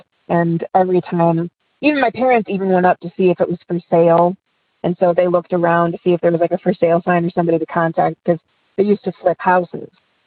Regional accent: Ohio, United States; I'm from Ohio, and I have two stories.

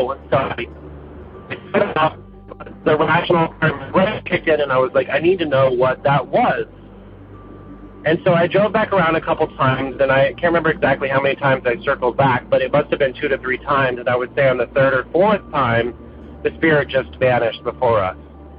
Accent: Marietta, Georgia, United States; I'm from Atlanta, Georgia, from the suburbs of Atlanta, from a small town called Marietta.

